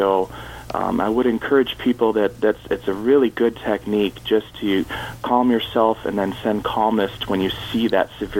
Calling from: Michigan, United States; I'm calling from Michigan.

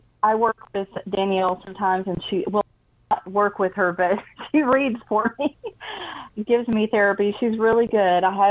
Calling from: Georgia, United States

